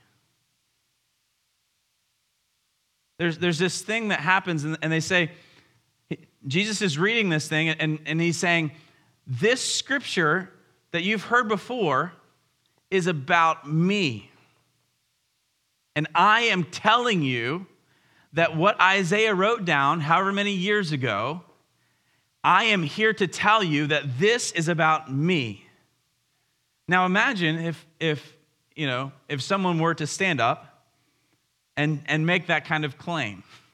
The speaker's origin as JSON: {"language": "English", "town": "Powhatan", "region": "Virginia", "country": "United States", "tie": "born or raised there", "said": "I'm so glad, even though I grew up in Powhatan, this is my hometown."}